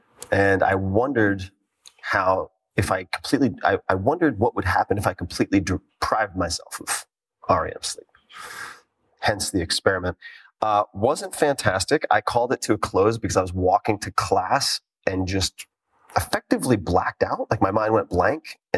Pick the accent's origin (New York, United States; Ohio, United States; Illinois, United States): New York, United States; Tick that I grew up with in Long Island.